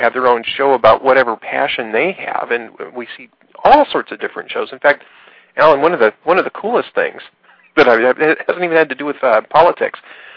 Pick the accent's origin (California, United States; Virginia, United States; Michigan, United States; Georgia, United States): California, United States; Los Angeles; Because I grew up in Los Angeles, you know, the Los Angeles area, the greater Los Angeles area